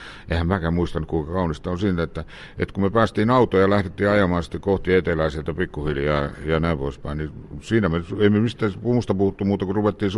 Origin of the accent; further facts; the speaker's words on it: Pelkosenniemi, Lapland, Finland; now in Southern Finland; mä olen syntynyt Pelkosenniemellä ja olen itse asiassa meidän perheessä ainoa, joka on siis syntynyt Lapissa.